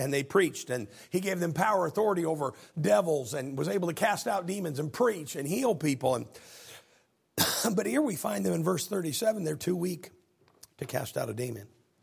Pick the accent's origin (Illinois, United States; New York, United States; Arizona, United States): Illinois, United States; I think I'm from Illinois, and that's what we say.